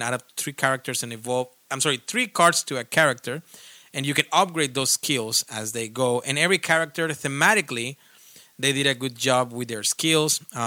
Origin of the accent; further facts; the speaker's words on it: Mexico; I mean, I'm not from Spain, of course. I'm from Mexico.